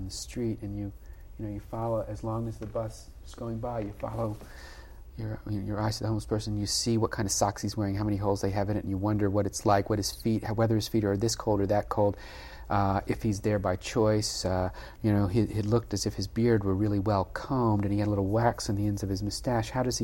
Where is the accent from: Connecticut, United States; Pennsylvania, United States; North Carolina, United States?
North Carolina, United States; also born or lived in Washington, D.C.; When I was six, I moved from Washington, D.C. to North Carolina, and it was really different moving from Washington, D.C. to North Carolina. And then I moved around a lot in North Carolina, from small towns to tobacco cities to beach towns and so on.